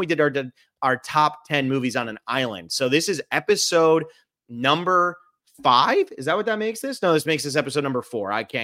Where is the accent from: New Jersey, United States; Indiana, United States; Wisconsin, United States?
New Jersey, United States; but I grew up in New Jersey and my parents had always wanted to see it.